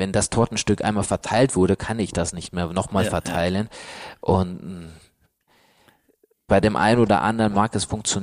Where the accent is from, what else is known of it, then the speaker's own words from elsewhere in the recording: Baden-Württemberg, Germany; Aber ich komme ja wieder jetzt aus dem Schwabenländle.